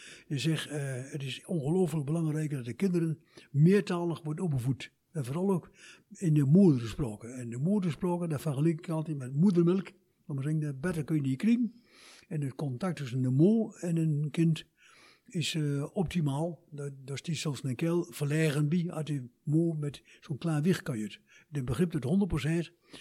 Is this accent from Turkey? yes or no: yes; Turkey; Dutch is a second language; ik kom uit Turkije. Ik kan vlot en vloeiend Turks, vlot en vloeiend Nederlands en ook vlot en vloeiend plat. Dus dan ken je dan drie talen.